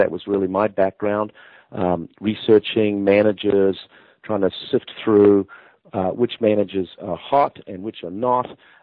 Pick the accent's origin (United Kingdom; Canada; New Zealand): New Zealand; I'm originally from New Zealand.